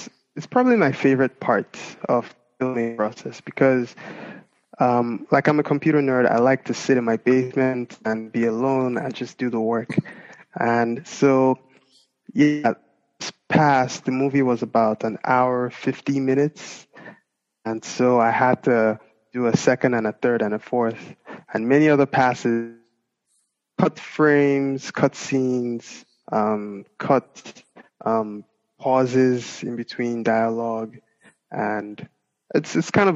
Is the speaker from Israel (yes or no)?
no; Nigeria; Growing up in Nigeria, I played soccer.